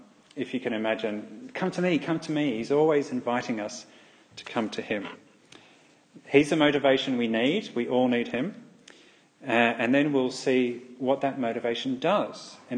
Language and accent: English; England, United Kingdom; when I was growing up in England, he was very popular on the morning TV shows.